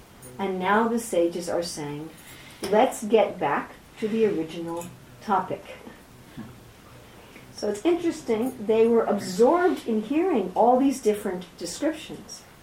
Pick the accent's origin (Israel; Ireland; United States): United States; New York City, New York; Because I'm originally from New York City, and people there speak very fast all the time.